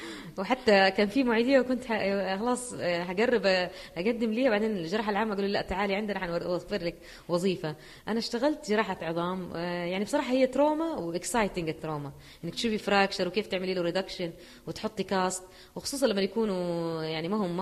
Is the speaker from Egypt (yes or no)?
no; Saudi Arabia; بس عندنا ما عندنا في السعودية هذا الشيء.